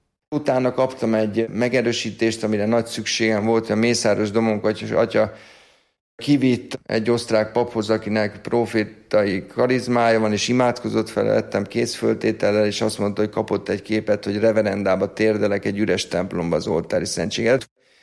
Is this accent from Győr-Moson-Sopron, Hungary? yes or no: yes; Sopron, Győr-Moson-Sopron, Hungary; Soproni származású vagyok, ezért 4. év végén kértem